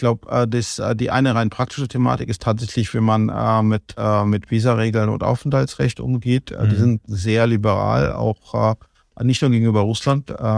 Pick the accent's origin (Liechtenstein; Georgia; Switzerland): Georgia; Kutaisi, Imereti; Ich komme aus Kutaisi, ich komme aus der zweitgrößten Stadt und es ist eben provinziell, aber auch sehr schön idyllisch. Ich mag es dort sehr.